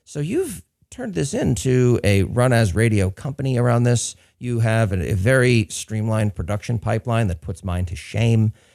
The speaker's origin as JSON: {"language": "English", "town": "San Francisco", "region": "California", "country": "United States", "said": "I come from the Linux and startup world here in San Francisco"}